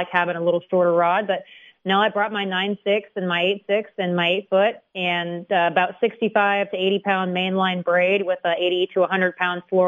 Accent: Nebraska, United States; So I'm actually from Nebraska. I'm building a place in Tennessee right now.

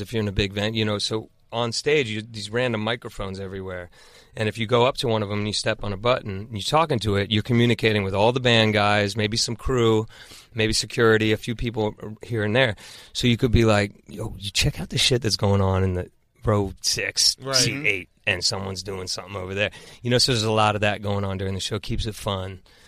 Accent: Maryland, United States; also born or lived in Virginia; we grew up in Maryland in Virginia … was popping off and we knew it we knew what was going on over there and we thought like they're doing that in Virginia we can do that in Maryland

